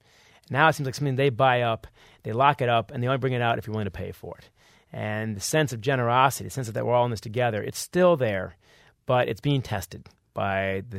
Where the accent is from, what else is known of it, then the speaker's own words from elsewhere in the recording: Ann Arbor, Michigan, United States; These are guys I grew up with here in Ann Arbor.